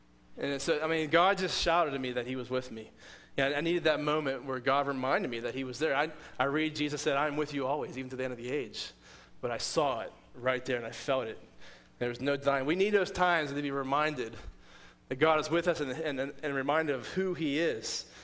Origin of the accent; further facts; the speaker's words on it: Pennsylvania, United States; I'm from Pennsylvania, as you know, and going down to Tennessee for seminary is my first time more or less leaving home.